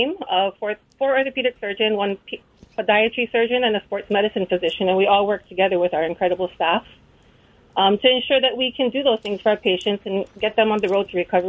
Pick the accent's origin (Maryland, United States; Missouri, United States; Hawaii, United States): Hawaii, United States; I was born and raised on Oahu